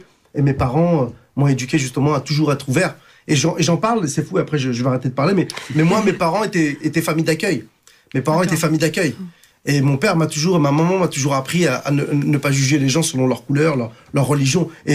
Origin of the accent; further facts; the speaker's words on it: France; je suis portugais d'adoption, français, d'origine marocaine et d'adoption portugaise quelque part.